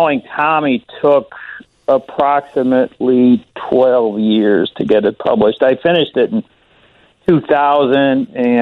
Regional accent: Chicago, Illinois, United States; I grew up in Austin in the far West Side. I lived at Chicago and Menard first until I was about 19 years old

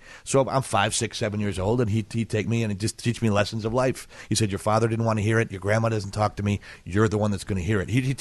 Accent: Milwaukee, Wisconsin, United States; My grandma was cold and German. I grew up in Milwaukee.

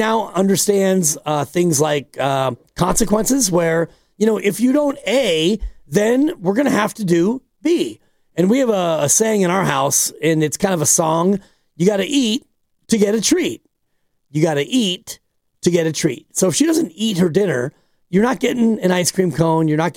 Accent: California, United States; We grew up in Marin, but I grew up in the 60s and 70s in Marin, and my parents didn't have a lot of money.

